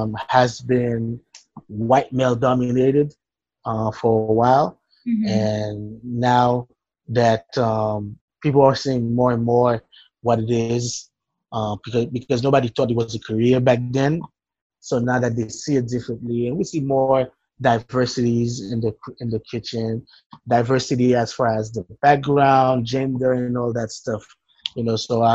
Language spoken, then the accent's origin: English; Port-au-Prince, Ouest, Haiti; I grew up in Port-au-Prince, Haiti. We're a family of four. I have one brother, and grew up in a family, a Christian family household.